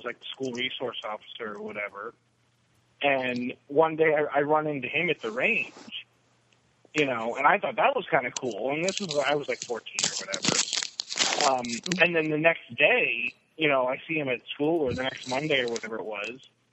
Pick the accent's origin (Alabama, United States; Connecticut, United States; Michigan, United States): Connecticut, United States; because I grew up in Connecticut and I don't remember anything back there anymore.